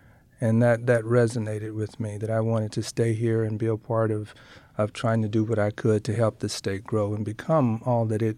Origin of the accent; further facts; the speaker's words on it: Sweet Home, Arkansas, United States; born there; I was born in Sweet Home, Arkansas, which, as you know, is right outside of Little Rock, and my dad was a Methodist minister, and I happened to have been born in the parsonage of the Allen Chapel AME Church